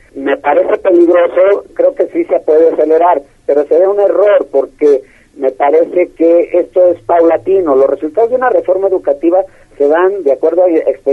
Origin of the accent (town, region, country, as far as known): Mexico